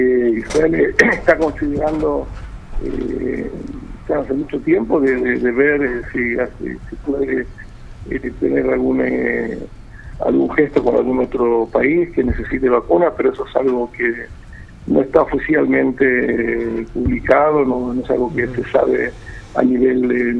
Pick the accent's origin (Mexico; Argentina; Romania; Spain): Argentina; moved away; lamento como argentino que mi país de origen está pasando una situación tan difícil